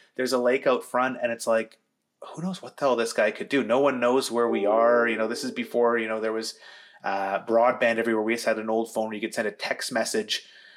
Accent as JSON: {"language": "English", "country": "Canada", "said": "We tell them we're Canadian."}